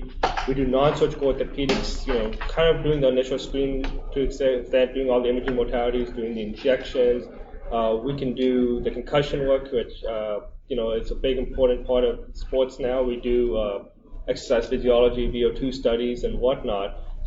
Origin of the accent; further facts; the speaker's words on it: Dallas, Texas, United States; also born or lived in Houston; Well, I grew up in Houston, Texas. Born in Houston, Texas, grew up in Dallas, did all my schooling in Dallas